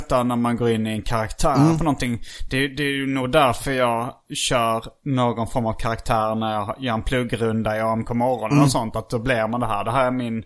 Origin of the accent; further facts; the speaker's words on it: Skåne, Sweden; accent: Scanian; Men då kom jag ihåg att jag kunde inte riktigt bara ha min vanliga dialekt. Nej. Varken i busringningarna eller i sketcherna. Jag var tvungen att bre på en liten extra skånska.